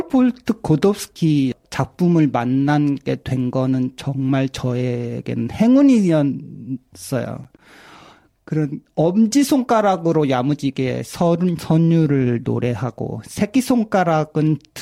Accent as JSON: {"language": "Korean", "country": "South Korea", "said": "일본인이랑 결혼까지 한 한국인 음악인답게"}